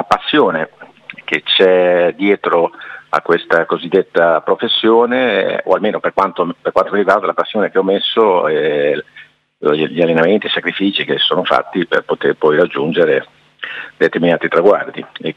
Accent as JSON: {"language": "Italian", "town": "Massa Lombarda", "region": "Emilia-Romagna", "country": "Italy", "also_born_or_lived": "Lugo", "said": "Sono massese, sì."}